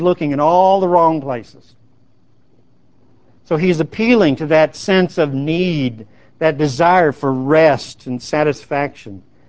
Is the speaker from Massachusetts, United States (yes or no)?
no; Illinois, United States; And you can tell I'm from Illinois. The only ball team that exists is the Cubbies.